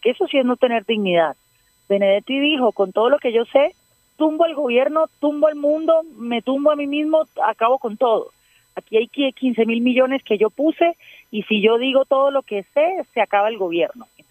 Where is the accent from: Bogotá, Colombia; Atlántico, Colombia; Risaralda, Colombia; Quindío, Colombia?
Atlántico, Colombia; Barranquilla; un saludo a Barranquilla, que es parte de mi tierra y mi corazón.